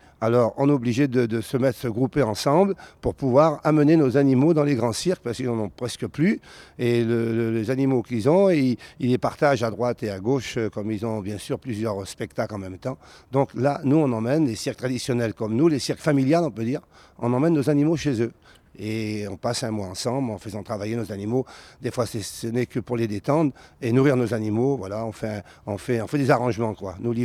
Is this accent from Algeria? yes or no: no; Paris, Île-de-France, France; Pour nous, on était des Parisiens. Moi, je suis né à Paris